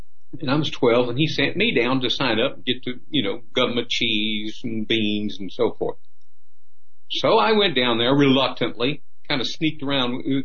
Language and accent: English; the Ozarks, United States; I came from the hills. I came from the Ozarks and didn't want to stay there.